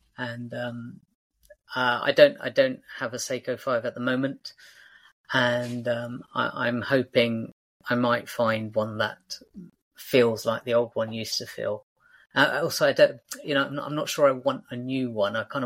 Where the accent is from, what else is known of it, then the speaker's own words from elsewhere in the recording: London, United Kingdom; also born or lived in Bangladesh; So I was born in Bangladesh, and when I was growing up in kind of 1970s, 1980s London